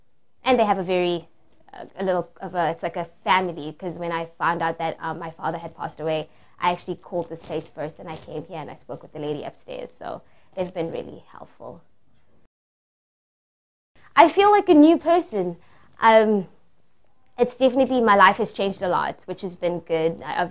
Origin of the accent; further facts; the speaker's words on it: South Africa; now in United States; I'm from South Africa. I moved to the United States in 2007.